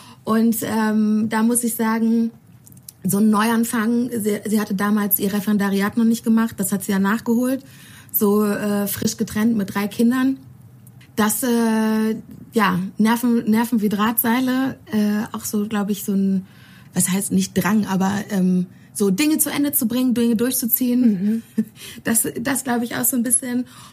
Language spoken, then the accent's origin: German; Bonn, North Rhine-Westphalia, Germany; Also, ich komme aus dem Rheinland, ich komme aus Bonn und ich habe mir aufgeschrieben, Akademikerhaushalt, zwei Geschwister.